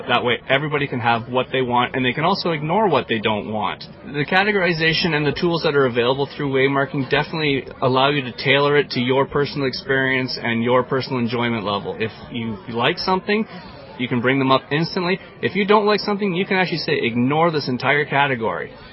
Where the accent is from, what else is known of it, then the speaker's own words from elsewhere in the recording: St. Catharines, Ontario, Canada; From St. Catharines.